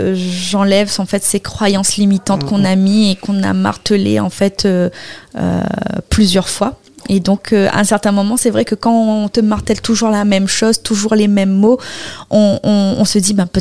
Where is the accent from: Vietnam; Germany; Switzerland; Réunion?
Réunion; now in France; J'ai quitté La Réunion et je suis allée en métropole pour me reconstruire, pour avoir, on va dire, une nouvelle vie.